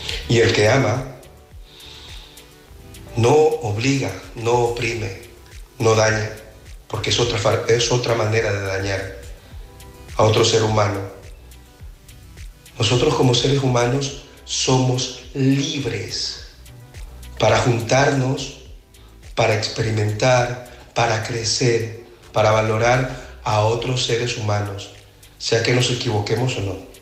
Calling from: Barcelona, Catalonia, Spain; de Barcelona.

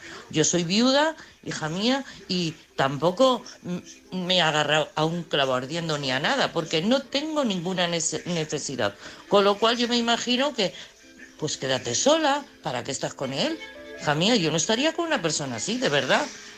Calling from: Madrid, Community of Madrid, Spain; de Madrid.

